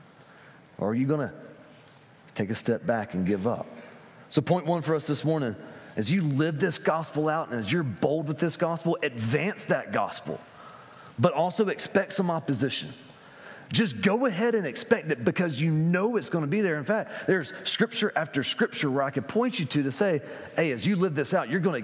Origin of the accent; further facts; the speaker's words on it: Columbus, Georgia, United States; I'm from Columbus, Georgia.